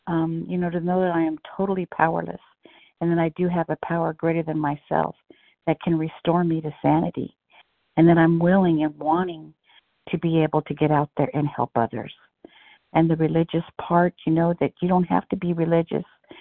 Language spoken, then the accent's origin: English; California, United States; from California.